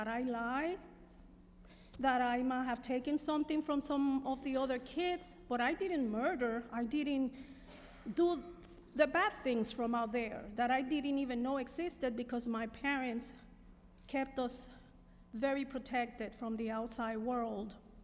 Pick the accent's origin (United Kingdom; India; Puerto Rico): Puerto Rico; Santurce; born there; I was born on September 15, 1952, in Santurce, Puerto Rico, 100% Puerto Rican. My parents were devout Catholics, and I attended Catholic church, Catholic school.